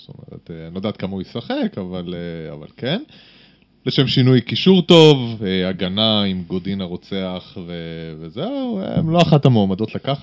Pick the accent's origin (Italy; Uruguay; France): Uruguay; Hebrew is a second language; now in Israel; כן, כדרום אמריקאי וכחובר.